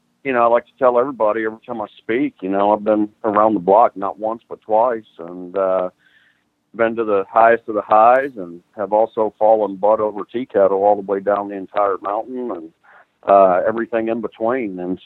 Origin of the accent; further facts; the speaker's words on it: Texas, United States; We grew up 1.5 hours from here. We grew up in the Houston area, and so it's great to be back in Huntsville.